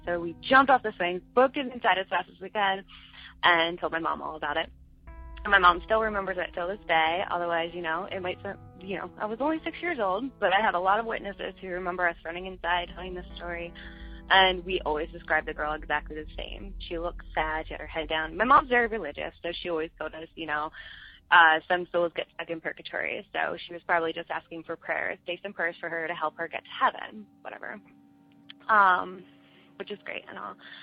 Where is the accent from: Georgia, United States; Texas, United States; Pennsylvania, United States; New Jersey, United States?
Pennsylvania, United States; Lansdale; now in Florida, United States; I'm calling from Florida. I have a quick short story for you all. My story is from Lansdale, Pennsylvania, where I'm originally from and where I grew up.